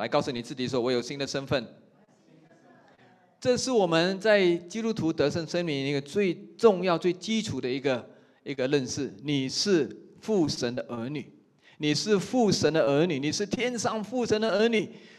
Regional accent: Malaysia; 我在马来西亚是乡下长大的时候，我们是有五个房间的大房子哈，都是用木做的

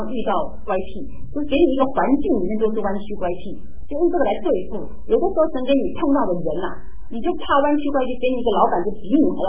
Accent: China; 就是我们中国人讲什么救急不救穷

